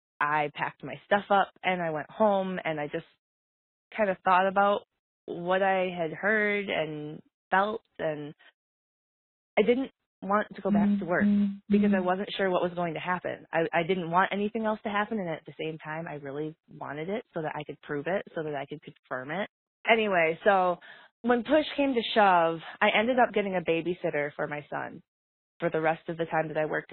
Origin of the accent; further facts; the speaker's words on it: Michigan, United States; I'm really excited to be here. I am from, born and raised in West Michigan, a really conservative area.